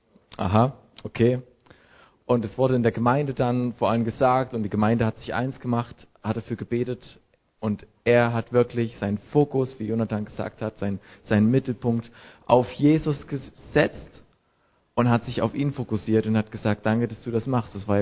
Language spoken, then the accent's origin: German; Gera, Thuringia, Germany; ich komme aus Thüringen, aus Gera.